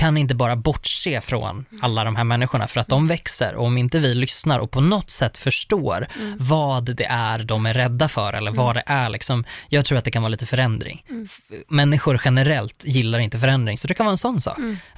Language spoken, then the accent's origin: Swedish; Uppsala, Uppsala County, Sweden; Jag är från Uppsala.